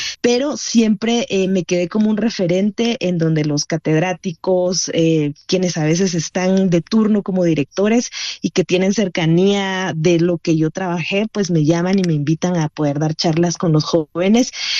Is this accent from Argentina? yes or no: no; Guatemala; now in San Lucas Sacatepéquez, Guatemala; Soy guatemalteca, vivo actualmente en San Lucas, Zacatepeques, que es un pueblito muy cerca de la ciudad de Guatemala.